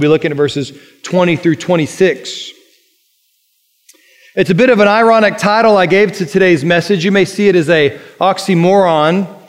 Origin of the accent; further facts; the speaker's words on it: United States; We, as an American, as an American red-blooded, I guess I should say, American male